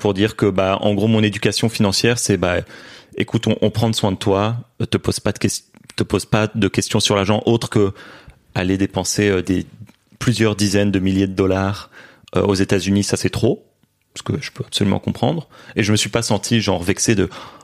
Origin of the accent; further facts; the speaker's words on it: Brussels, Belgium; also born or lived in Beijing; Et du coup, j'ai grandi à Bruxelles, en Belgique, mais on a vécu 3 ans avec ma famille.